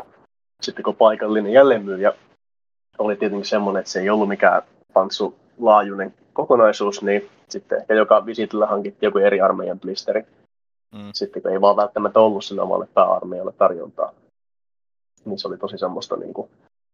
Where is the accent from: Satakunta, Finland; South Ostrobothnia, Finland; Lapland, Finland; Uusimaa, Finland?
Lapland, Finland; Rovaniemi; kun mä oon Rovaniemeltä kotoisin